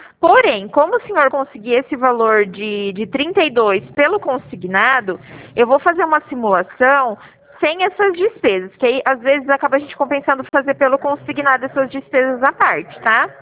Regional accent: Bauru, São Paulo, Brazil; Eu sou daqui de Bauru.

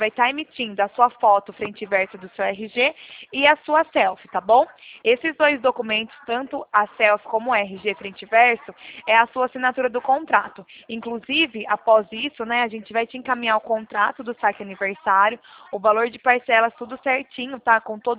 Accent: São Paulo, Brazil; Sou daqui do interior de São Paulo.

